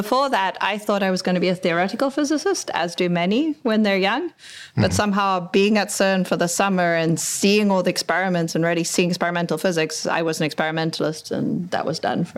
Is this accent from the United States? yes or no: no; South Africa; And so I'm from South Africa.